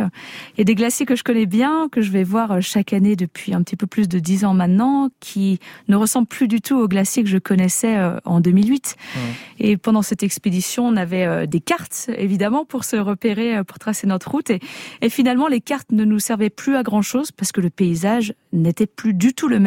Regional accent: Auvergne-Rhône-Alpes, France; Je viens d'un petit village de Haute-Savoie et là, on m'offrait finalement la possibilité d'aller un petit peu là où je le souhaitais.

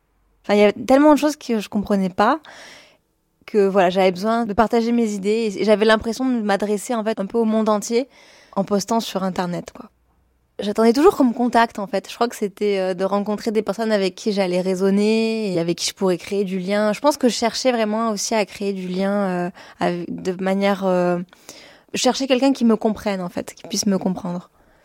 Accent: Avignon, Provence-Alpes-Côte d'Azur, France; born there; Je suis un être humain, une athée baptisée catholique, née dans le Vaucluse à Avignon, le 2 mai 1992. Je suis française par conséquent.

